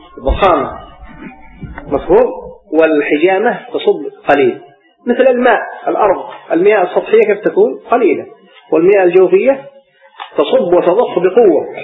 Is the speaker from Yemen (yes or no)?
yes; Yemen; حتى إن بعض الأخوة عندنا في اليمن ربما يتبرع إلى بنك الدم